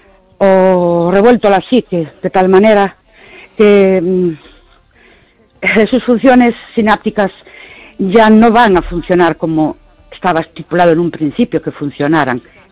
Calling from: Ourense, Galicia, Spain; de Orense.

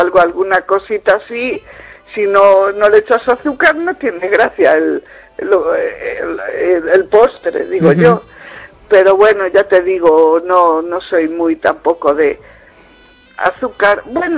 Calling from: Vigo, Galicia, Spain

